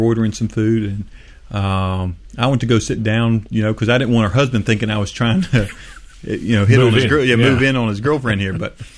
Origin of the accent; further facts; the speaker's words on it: United States; I'm an American.